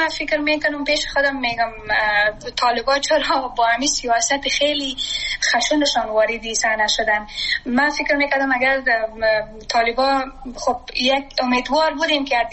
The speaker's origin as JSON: {"language": "Persian", "country": "Afghanistan", "said": "وضعیت افغانستان اگر دوباره نرمال شد و ما بتونیم به افغانستان برگردیم. مثلا من شخصا آرزویی را ندارم که وطنم ترک کنم، من سرمایه وطنم هستم، من اونجا درس خواندم،"}